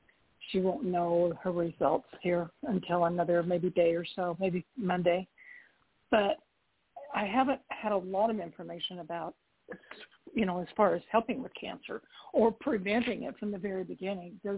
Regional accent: Utah, United States; I'm from Utah.

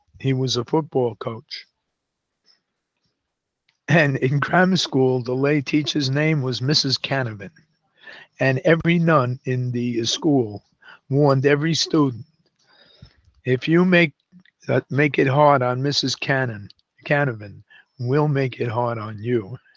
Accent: Harlem, New York, United States; I grew up in Harlem in the 50s, and there was more racial harmony among New Yorkers then than there is today.

